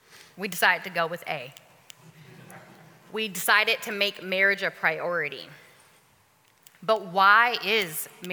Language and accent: English; California, United States; now in Dallas, United States; We're originally from California. Literally, the day after we got married, we moved to Dallas, Texas, because it was a big faith move.